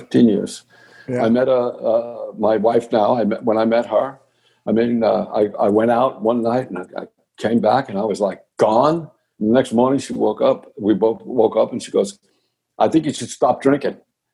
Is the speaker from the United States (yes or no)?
yes; New York, United States; also born or lived in Florida; Well, I did. I grew up on Long Island.